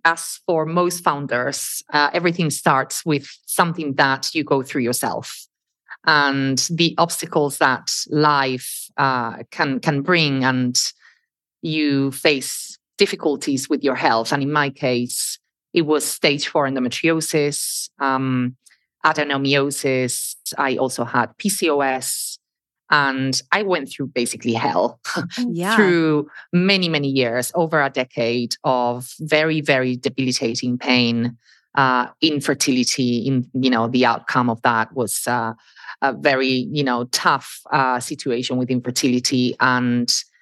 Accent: Spain; I grew up in Spain, and I studied in different countries

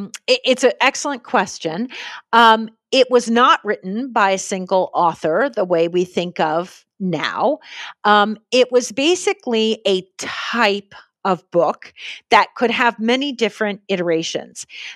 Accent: United States; at least I was brought up in the United States where the separation of church and state is such a important part of our culture.

